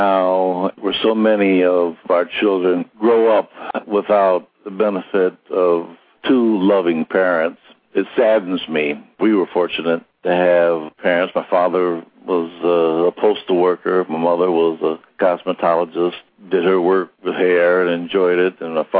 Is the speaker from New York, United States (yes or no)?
yes; Buffalo, New York, United States; I still enjoy my hometown. I'm still a root for all that is Buffalo.